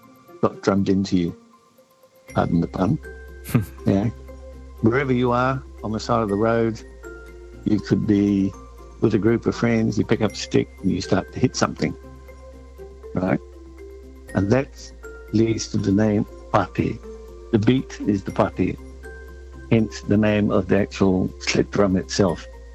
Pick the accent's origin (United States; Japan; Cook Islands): Cook Islands; Rarotonga; also born or lived in Tahiti; I'm from the Cook Islands, the island of Rarotonga. I'm half Rarotongan and half Tahitian. My mother is Tahitian. We grew up there in the early years, traveling between Tahiti and Rarotonga quite often.